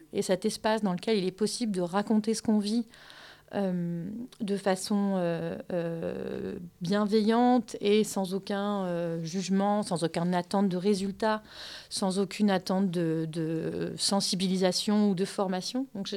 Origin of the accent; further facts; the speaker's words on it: France; first language German; French is a second language; moi, je viens d'une famille binationale, donc allemande et française. Donc petite, j'habitais en France, mais je ne parlais pas français, je parlais que allemand. Donc après, j'ai dû mélanger le français à l'allemand en rentrant à la maternelle.